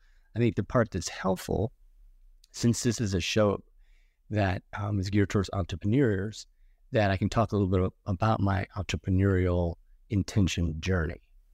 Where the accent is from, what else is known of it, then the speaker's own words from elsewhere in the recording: Akron, Ohio, United States; I grew up in Akron, Ohio.